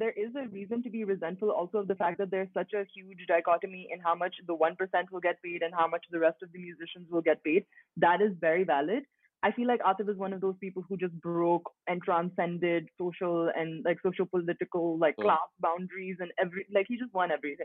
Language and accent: English; Pakistan; I grew up in Pakistan like my entire life. I've lived here.